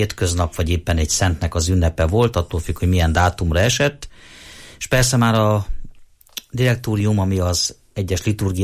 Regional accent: Sárospatak, Borsod-Abaúj-Zemplén, Hungary; born or raised there

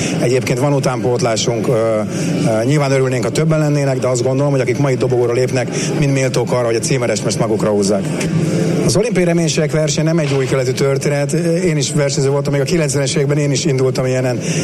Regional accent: Tatabánya, Komárom-Esztergom, Hungary; én tatabányai vagyok

